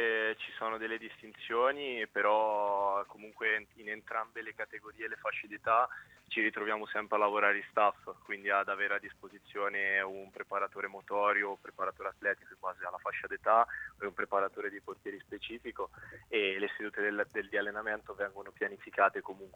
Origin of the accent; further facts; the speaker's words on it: Ancona, Marche, Italy; io sono nato in Ancona, vivo a 10 minuti dal Dorico, quindi sono proprio di qua